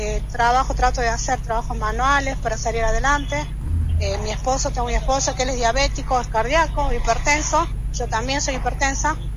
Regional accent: Santa Lucía, Canelones, Uruguay; les comento, somos de Santa Lucía, somos hijos de viales fallecidos y retirados.

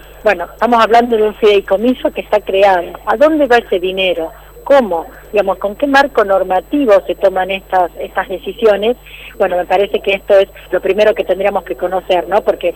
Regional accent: Santa Fe, Argentina; somos personas y santafesinas y santafesinos que nos gusta ir al diálogo

